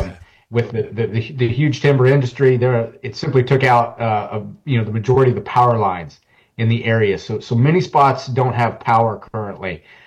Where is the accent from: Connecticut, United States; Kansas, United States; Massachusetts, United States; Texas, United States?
Kansas, United States; You know, I'm here from Kansas.